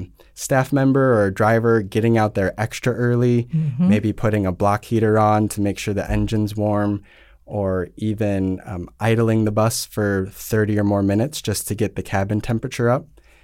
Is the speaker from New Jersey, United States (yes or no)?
no; Illinois, United States; Growing up in Illinois, I know firsthand